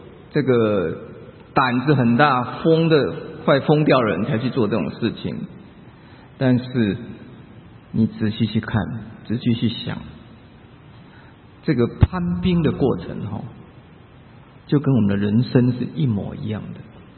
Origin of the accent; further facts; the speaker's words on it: China; 我们中国人讲一句话，就是如履薄冰